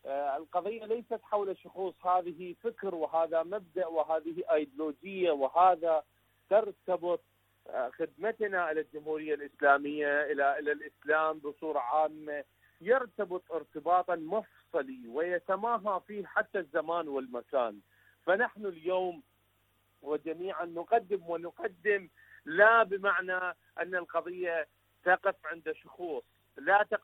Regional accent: Iraq; من العراق

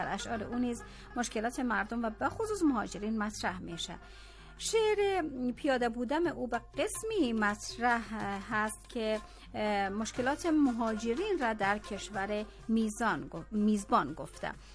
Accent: Afghanistan; من یک افغانستانی هستم،

